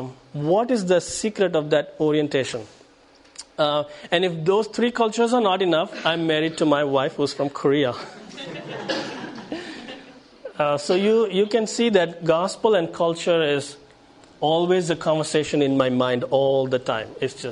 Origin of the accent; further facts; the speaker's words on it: New Delhi, Delhi, India; I grew up speaking in Hindi, which is the language of the people around me. All my friends spoke Hindi in school in the city of New Delhi. My parents at home always spoke in Tamil with one another.